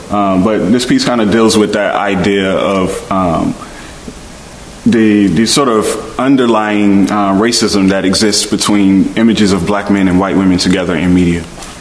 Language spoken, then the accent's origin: English; United States; Often when I travel places and people find out I'm American, the first thing you'll hear is, oh man, what's up, nigga?